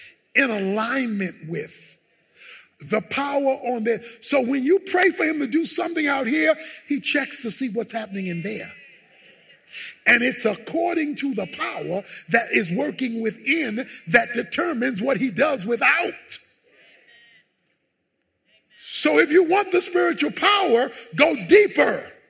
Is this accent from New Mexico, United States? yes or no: no; Baltimore, Maryland, United States; When I was growing up in Baltimore, one of the ways we went swimming on Saturday was when the fire marshal came and opened up the fire hydrant.